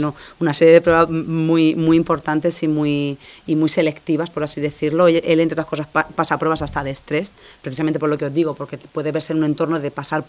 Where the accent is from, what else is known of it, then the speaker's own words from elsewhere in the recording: Jumilla, Region of Murcia, Spain; es en mi tierra, ¿no? Es en Jumilla